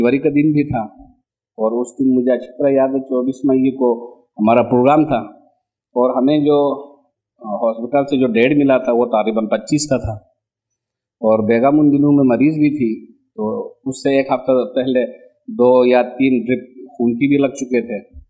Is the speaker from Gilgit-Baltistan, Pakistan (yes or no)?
yes; Gilgit-Baltistan, Pakistan; also born or lived in Karachi; گلگت بلتستان کا رہنے والا ہوں، اور یہاں جو ہے میں کام جو سیکھا ہے میں نے کراچی میں سیکھا ہے 12-13 سال، تو سن 2010 سے میں یہاں بیسد میں اپنی خدمت انجام دے رہا ہوں۔